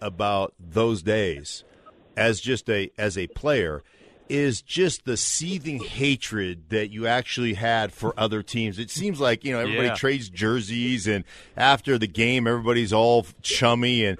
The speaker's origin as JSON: {"language": "English", "region": "Alaska", "country": "United States", "tie": "born or raised there", "said": "I grew up in Alaska, so I watched a lot of hockey when I grew up."}